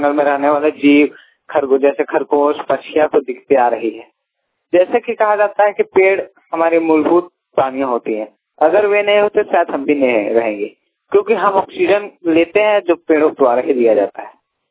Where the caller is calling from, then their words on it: Hazaribagh, Jharkhand, India; ग्राम दारूखर का पोस्ट दारू जी हजारीबाग से बोल रहा हूँ।